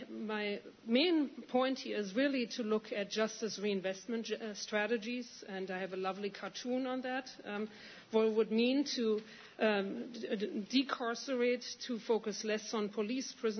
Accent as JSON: {"language": "English", "town": "Cortland", "region": "New York", "country": "United States", "said": "I'm from Cortland"}